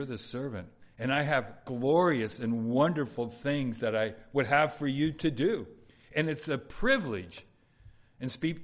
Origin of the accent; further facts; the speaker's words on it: California, United States; I grew up in Southeast LA County. We lived, all 11 of us, in a 1,600-foot square home.